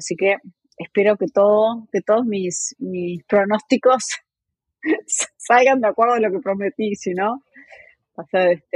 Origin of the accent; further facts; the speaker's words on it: Uruguay; born there; me vine al sur, volví a mi país natal, volví a Uruguay a fines de enero